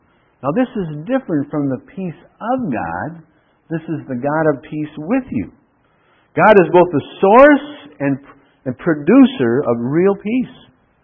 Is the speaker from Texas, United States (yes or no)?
no; Duluth, Minnesota, United States; Sometimes in the fall and winter, and when I was raised in Duluth, it's dark up there for weeks. Overcast. Kind of depressing.